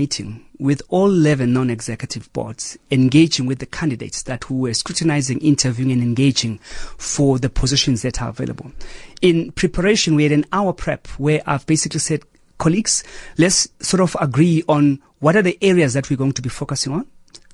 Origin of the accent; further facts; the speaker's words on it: South Africa; It's pure public health and me as a South African wanting to contribute.